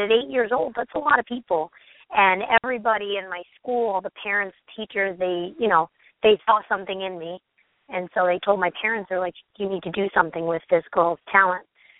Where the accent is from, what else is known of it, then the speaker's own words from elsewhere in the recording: Brooklyn, New York, United States; I come from Bensonhurst, Brooklyn.